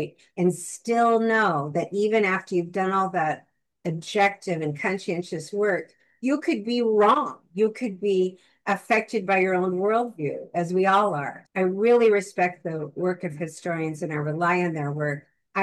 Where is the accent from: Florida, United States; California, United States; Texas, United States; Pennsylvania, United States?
California, United States; Bakersfield; also born or lived in Los Angeles / San Francisco / Sacramento; felt like when I moved from Bakersfield to Los Angeles for college, of course, there was that.